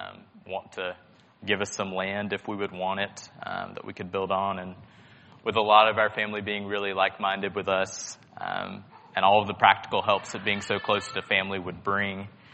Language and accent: English; Georgia, United States; So I'm from Paulding County. All my family lives there.